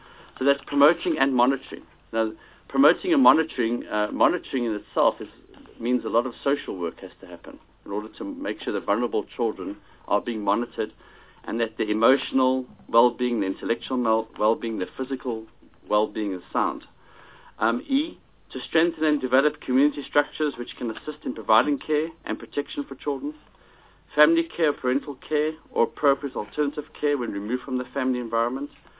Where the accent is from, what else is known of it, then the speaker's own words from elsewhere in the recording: Ekurhuleni, Gauteng, South Africa; I'm from Ekurhuleni, so I'm focusing on the East Rand